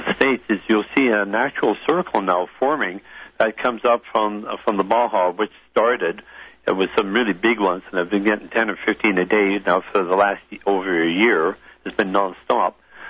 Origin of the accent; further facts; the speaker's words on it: British Columbia, Canada; I'm from Vancouver Island